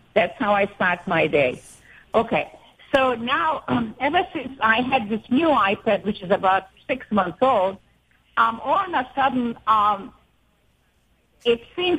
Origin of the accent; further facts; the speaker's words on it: Rochester, New York, United States; now in Florida, United States; I'm calling from Florida, and I'm originally a Rochesterian.